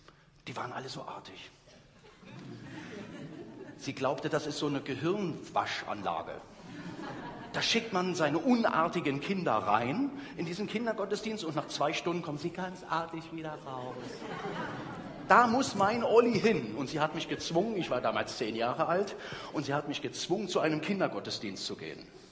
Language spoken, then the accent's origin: German; East Germany, Germany; Ich fand das toll, das gab es ja bei uns im Osten gar nicht.